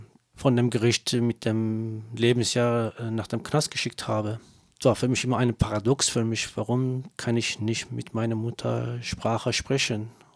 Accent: Kurdistan, Turkey; first language Kurdish; German is a second language; Es ist meine Identität, weil ich komme aus Kurdistan, Teile von der Türkei. Und das war, als ich Kind war, das war meine Muttersprache, es war verboten in der Türkei.

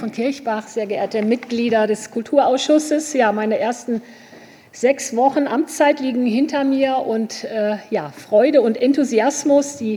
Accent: Münster, North Rhine-Westphalia, Germany; also born or lived in Berlin / Rome; Ich bin promovierte Kunsthistorikerin, gebürtig aus Münster in Nordrhein-Westfalen

